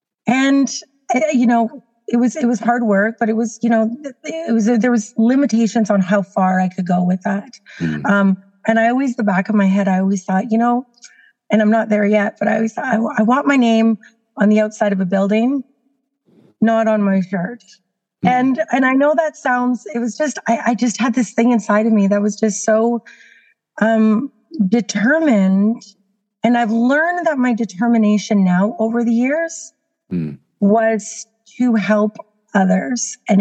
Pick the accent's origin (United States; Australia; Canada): Canada; I live in Canada. I'm a Canadian, mother of two children.